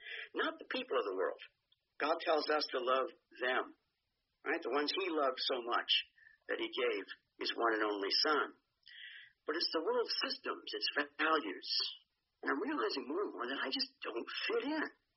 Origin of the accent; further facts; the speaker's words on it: Hamilton, Ontario, Canada; now in Ayr, Canada; growing up in Hamilton, living in Simcoe, London, Kitchener-Waterloo, now the Village of Ayr.